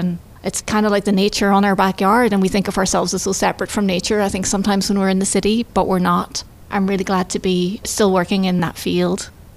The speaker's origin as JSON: {"language": "English", "country": "Ireland", "said": "I'm from Ireland. It was a small town, about 40,000 people. I lived in a bungalow. There was a big field at the back of my house, and I spent a lot of time playing in the fields."}